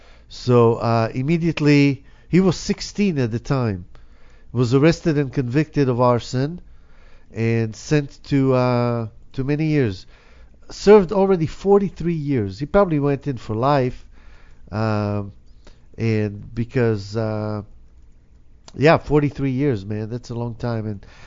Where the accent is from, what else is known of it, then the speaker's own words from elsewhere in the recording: Israel; I was raised not to eat it because, you know, and growing up in Israel and everything, people don't eat pork.